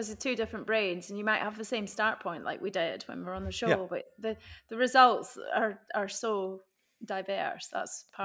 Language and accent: English; Scotland, United Kingdom; accent: Scottish; listened to me wittering on in my Scottish accent about all sorts of rubbish.